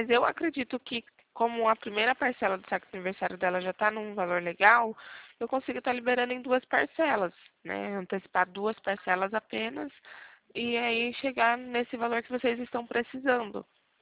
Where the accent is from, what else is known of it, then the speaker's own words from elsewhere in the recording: São Paulo, Brazil; Eu sou de São Paulo.